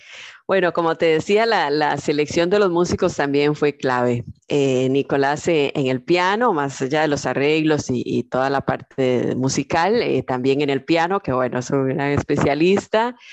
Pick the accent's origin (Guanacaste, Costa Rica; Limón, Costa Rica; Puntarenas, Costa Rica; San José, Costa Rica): San José, Costa Rica; Moravia; yo vengo de un pueblito de Costa Rica, allá de Moravia